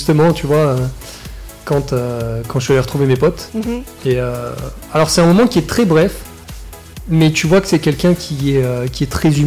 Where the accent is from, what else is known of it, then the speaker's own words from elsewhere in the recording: Nouvelle-Aquitaine, France; Et j'ai 33 ans, je viens du Pays Basque, de Askin exactement. Donc, ouais, on est de la région, on n'est pas très loin